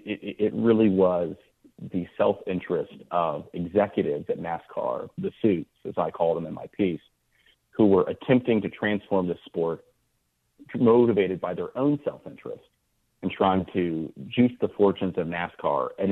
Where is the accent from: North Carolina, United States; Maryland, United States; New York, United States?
North Carolina, United States; Concord; I grew up in Concord, North Carolina, which is the town next over from where Dale Earnhardt Sr. was born and raised, and so it was just kind of in the air we breathed.